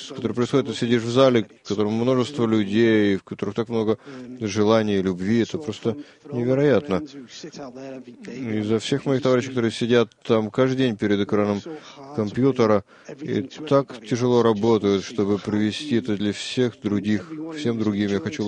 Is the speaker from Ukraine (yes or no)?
no; Chesterfield, East Midlands, United Kingdom; Я человек простой, из Честерфилда в Англии, жил всегда там, никогда тут не выезжал, никакие Соединенные Штаты, никогда в жизни.